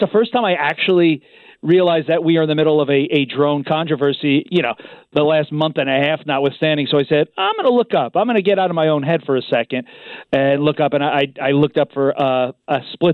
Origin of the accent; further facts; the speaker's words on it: New Jersey, United States; Because I'm from Jersey, so I've just perched myself out in my parents' house, and I've just been shooting away.